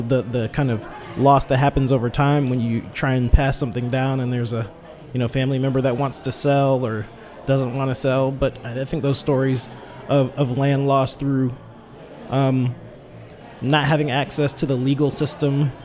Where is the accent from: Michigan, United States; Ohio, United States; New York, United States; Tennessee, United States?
Tennessee, United States; I grew up in Tennessee, but a lot of my family's from Georgia, particularly Valdosta, very near the Florida-Georgia line.